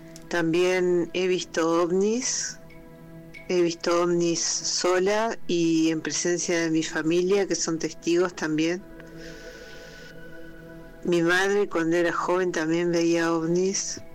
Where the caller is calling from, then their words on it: Argentina; de Argentina.